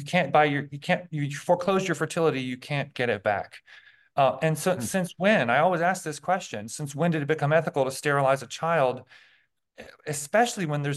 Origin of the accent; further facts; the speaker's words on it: United States; I'm an American and you're in Canada